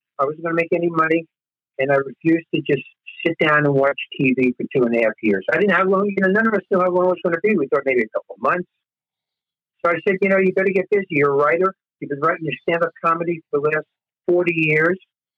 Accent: New York, United States; my marriage, growing up in New York in the Bronx, my parents, and how I became a comedian.

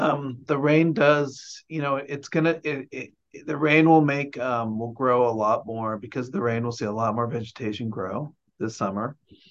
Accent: Sacramento, California, United States; I grew up in Sacramento. I've seen the different weather patterns.

